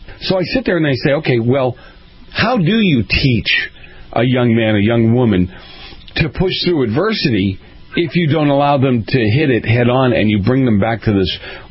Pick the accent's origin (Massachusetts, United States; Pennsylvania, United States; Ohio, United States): Massachusetts, United States; Boston; I grew up in Boston. When you start to tie up traffic in Boston, they're not happy people.